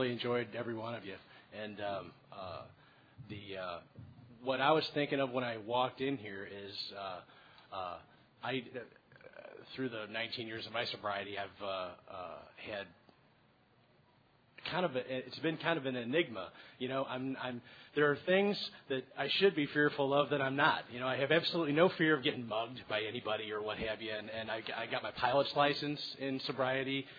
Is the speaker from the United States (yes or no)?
yes; St. Louis, Missouri, United States; I'm an alcoholic. I'm from St. Louis, Missouri, and I have a fear of public speaking.